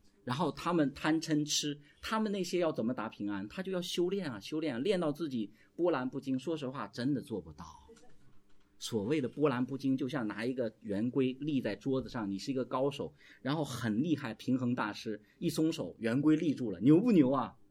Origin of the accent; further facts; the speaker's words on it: China; 我们中国人是很健忘的